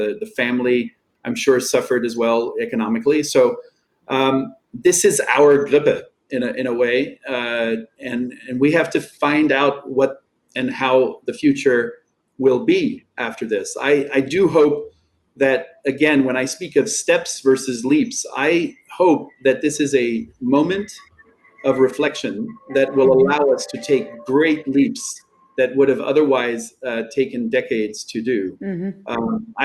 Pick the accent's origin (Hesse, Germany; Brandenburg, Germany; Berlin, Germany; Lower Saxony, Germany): Lower Saxony, Germany; Einbeck; It was in my hometown of Einbeck for a summer